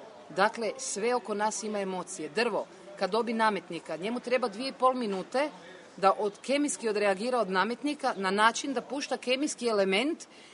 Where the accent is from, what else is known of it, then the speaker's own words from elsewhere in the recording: Zagreb, City of Zagreb, Croatia; also born or lived in Rijeka; Rijeka je moj rodni grad, bez obzira kad sam odrasla u Zagrebu 40 godina